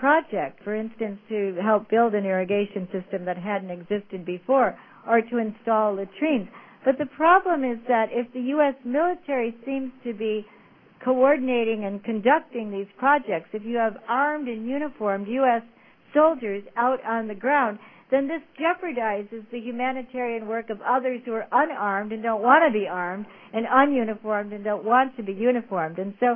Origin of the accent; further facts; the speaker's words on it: United States; if I, as an American, were choosing who's going to go to the university.